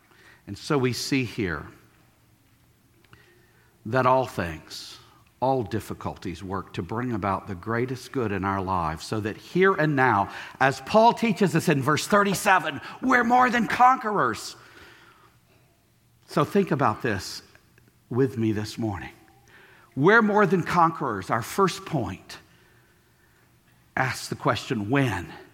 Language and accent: English; Mississippi, United States; also born or lived in Louisiana; I'm originally from Mississippi and Louisiana, so I like to cook a filet gumbo.